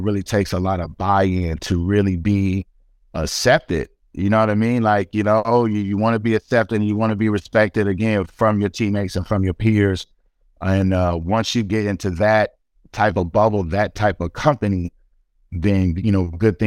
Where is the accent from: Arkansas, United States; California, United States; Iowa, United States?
California, United States; Long Beach; You know, I'm a West Coast kid. I grew up in Long Beach City.